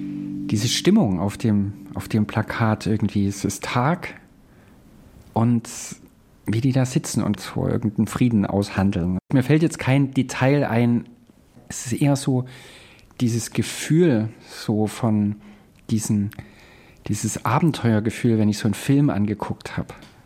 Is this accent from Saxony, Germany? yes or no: yes; Saxony, Germany; Ich bin im Erzgebirge aufgewachsen. DDR-Zeit muss so Mitte der 80er gewesen sein. Und ich war damals 10, 11 Jahre alt.